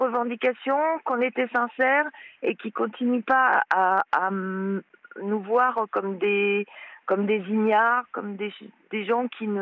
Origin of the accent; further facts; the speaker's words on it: France; Tous les Français, on est Français et tout le monde est avec nous